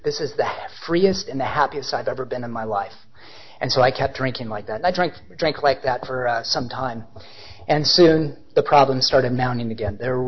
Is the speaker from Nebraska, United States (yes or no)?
no; Portland, Oregon, United States; I grew up in Portland, but I was down in Ashland